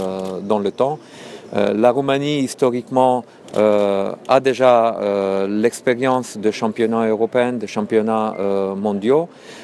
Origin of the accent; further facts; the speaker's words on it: Romania; e o cinste, e o onoare pentru mine, în primul rând, ca și român